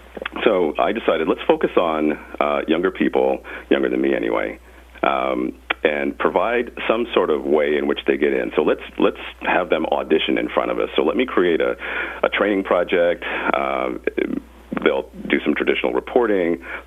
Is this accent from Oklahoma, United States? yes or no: yes; Oklahoma, United States; Well, I'm originally from Oklahoma, graduate of Oklahoma State University, and I started out at station KOSU.